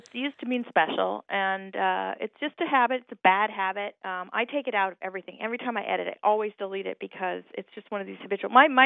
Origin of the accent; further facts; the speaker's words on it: Hawaii, United States; And certainly I grew up in Hawaii, in the country in Hawaii, speaking broken English. A lot of the people that I was surrounded by spoke very broken, non-standard English.